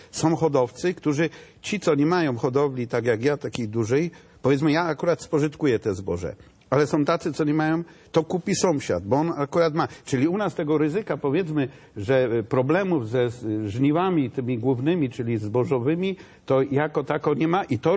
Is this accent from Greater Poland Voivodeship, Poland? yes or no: yes; Greater Poland Voivodeship, Poland; Ja pochodzę z rejonu, gdzie gospodarstwa tutaj akurat są małe, kilkunastohektarowe. Południowa Wielkopolska to jest tam chyba 13 hektarów średnia.